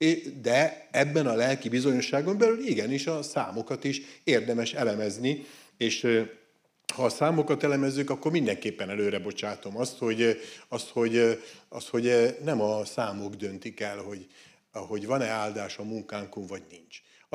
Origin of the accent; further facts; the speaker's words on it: Borsod-Abaúj-Zemplén, Hungary; mert így nőttem föl, tudom, hogy mit jelent takarni menni, meg kaszálni, meg azt is tudom, hogy milyen, amikor hajnali 4-kor a bányászok felszállnak a buszra